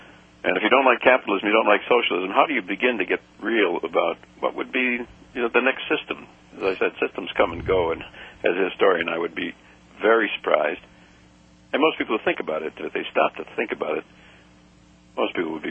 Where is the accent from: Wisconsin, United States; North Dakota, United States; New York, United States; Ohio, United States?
Wisconsin, United States; I mentioned earlier, I'm from Wisconsin, and I went to college, the very end of my college period.